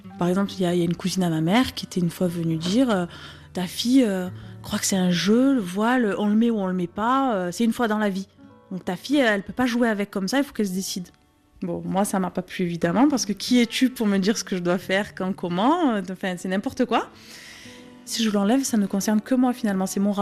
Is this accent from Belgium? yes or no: no; France